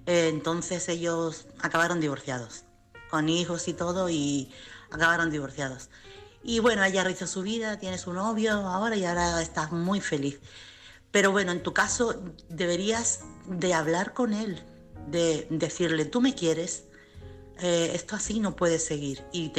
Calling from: Chiclana de la Frontera, Andalusia, Spain; corresponsal de Chiclana.

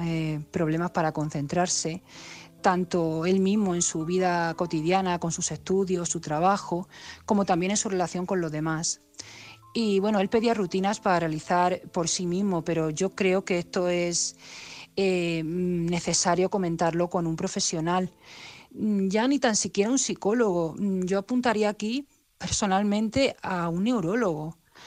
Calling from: Madrid, Community of Madrid, Spain; soy una amiga de Madrid

